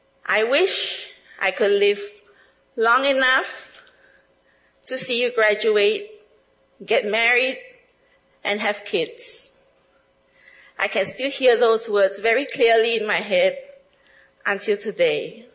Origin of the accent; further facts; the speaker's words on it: Kuching, Sarawak, Malaysia; I mean, growing up in Kuching, a comfortable city